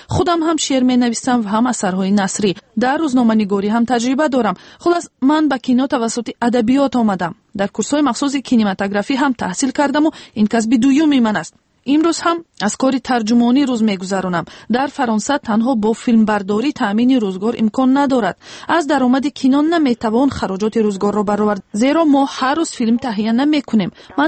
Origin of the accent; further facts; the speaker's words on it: Tajikistan; first language Tajik; هرچند زبان تاجیکی زبان مادری من هم هست